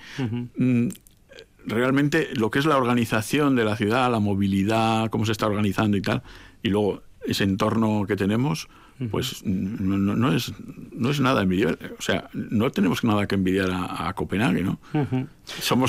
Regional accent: Galdakao, Basque Country, Spain; also born or lived in Areatza; now in Vitoria, Spain; Y luego me he criado en Galdacao.

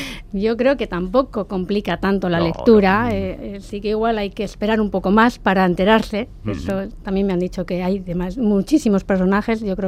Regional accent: Okondo, Basque Country, Spain; Sí, yo soy del Valle de Ayala, en concreto de Oquendo.

